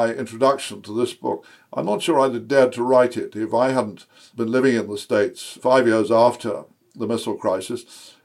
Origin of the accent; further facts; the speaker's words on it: United Kingdom; were still very suspicious of me and as a Brit, because they regarded the Brits as pretty soft on the commies.